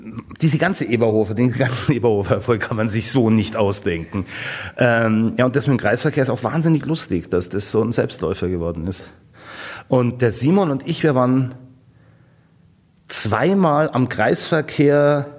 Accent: Garmisch, Bavaria, Germany; Ich bin in Garmisch aufgewachsen

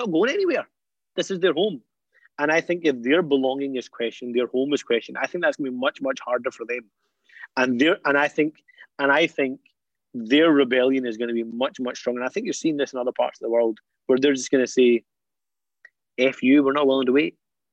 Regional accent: Scotland, United Kingdom; For my generation, I'm British and Scottish. This is my home. I'm not going anywhere. I've still got an affinity to Pakistan, partly because my parents now live there.

